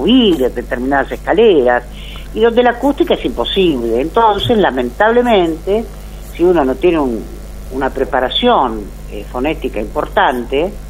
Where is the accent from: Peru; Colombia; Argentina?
Argentina; primero me siento argentina, no me siento, soy argentina, somos argentinos.